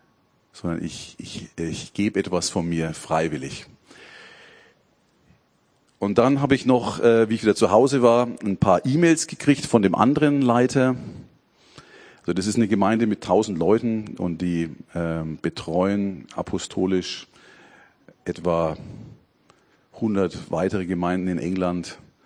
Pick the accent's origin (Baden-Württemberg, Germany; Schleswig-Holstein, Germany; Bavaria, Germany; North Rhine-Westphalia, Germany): Bavaria, Germany; wie schwer mir das fällt, als Franke.